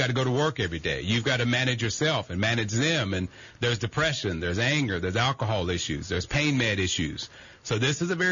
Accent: Dallas, Texas, United States; I'm from Dallas, Texas.

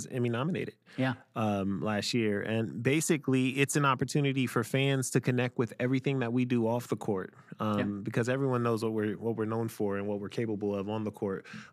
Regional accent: Columbus, Ohio, United States; My hometown, Columbus, Ohio, is always good.

